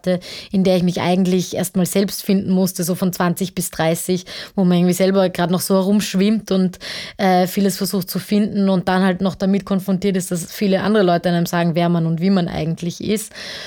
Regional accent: Austria; woher kommen Sie? Und ich habe gesagt, aus Österreich.

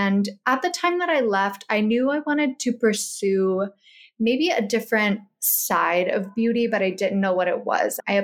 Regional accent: Kentucky, United States; I'm from Kentucky.

